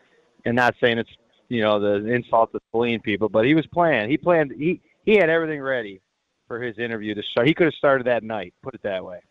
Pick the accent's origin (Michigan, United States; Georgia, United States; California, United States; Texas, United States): Michigan, United States; Jackson; I'm obviously from Jackson and trying to help him get into my high school, Lumen Christi High School.